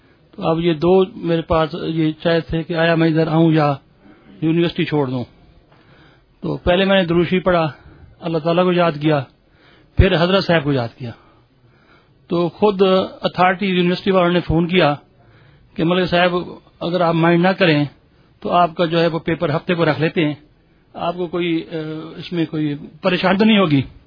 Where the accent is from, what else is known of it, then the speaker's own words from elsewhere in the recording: Multan, Punjab, Pakistan; میرا تعلق ملتان سے ہے، میں ایڈوکیٹ ہائی کورٹ ہوں اور وزٹنگ لیکچرر ہوں ذکر یونیورسٹی ملتان میں.